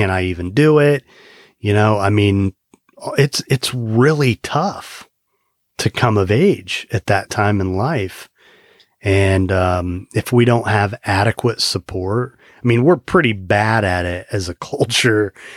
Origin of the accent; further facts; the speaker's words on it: Indiana, United States; moved away; I grew up in Indiana and came to South Florida